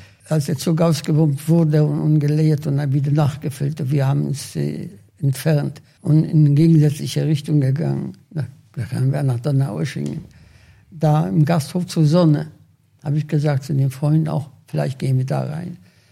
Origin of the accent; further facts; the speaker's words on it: Łódź, Łódź Voivodeship, Poland; fragen sie, aus wo kommst du denn her? Sage ich, aus Lodz.